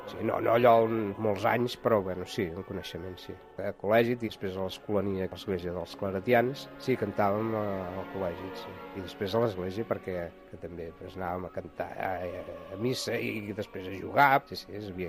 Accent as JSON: {"language": "Catalan", "town": "Sabadell", "region": "Catalonia", "country": "Spain", "tie": "born there", "said": "vaig néixer aquí a Sabadell l'any 48, o sigui que en aquest moment tinc 64 anys"}